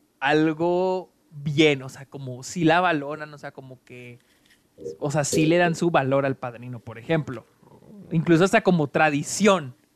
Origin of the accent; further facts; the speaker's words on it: Mexico; No es como los mexicanos, que sabemos cómo nos estereotipa Hollywood